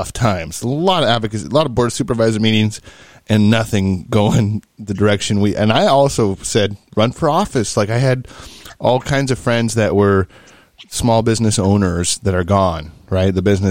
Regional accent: California, United States; I grew up in the Sierra Nevada foothills near South Lake Tahoe off of Highway 50.

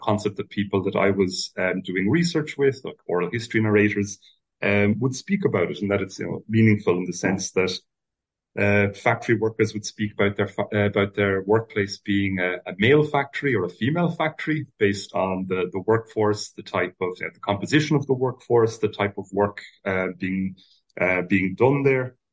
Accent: Ireland; I mean, I'm from Ireland

